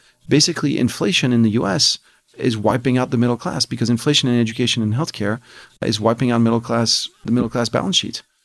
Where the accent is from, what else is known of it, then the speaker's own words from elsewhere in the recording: France; I went to school in France. I grew up in France. And so I went through the French educational system.